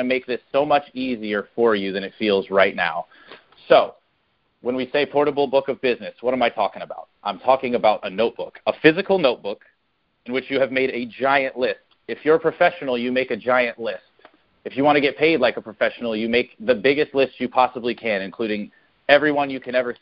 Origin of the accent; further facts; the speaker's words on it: Myrtle Beach, South Carolina, United States; born there; also born or lived in New York; I was born right here in Myrtle Beach, South Carolina. I lived in North Carolina and Wilmington area for a part of my life, and I spent the rest of my life in upstate New York